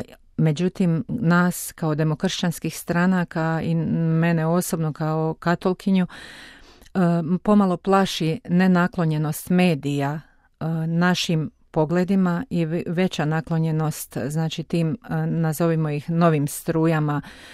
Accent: Mostar, Federation of Bosnia and Herzegovina, Bosnia & Herzegovina; Dolazim iz Mostara, iz Hercegovine.

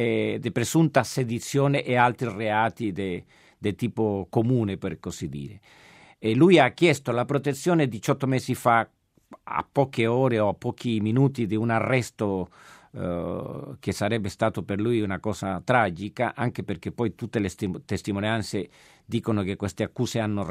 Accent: Chile; Io sono cileno, ho vissuto il periodo del golpe militare in Cile

